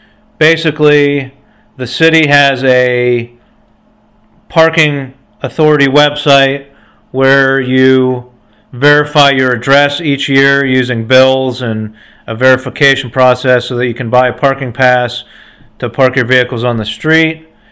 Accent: Utica, United States; I talked about creating a podcast of my hometown, my small town of Utica. It's 200 people.

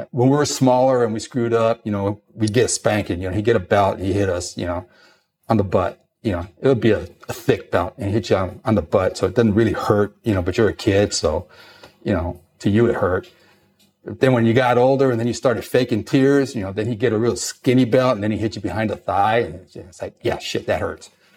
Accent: Los Angeles, California, United States; I grew up in East LA. I lived up in the City Terrace area, and it was considered kind of rough

